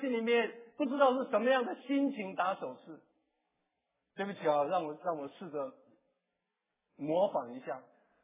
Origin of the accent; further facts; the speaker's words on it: China; 多可怜啊，就是我们中国人的十个字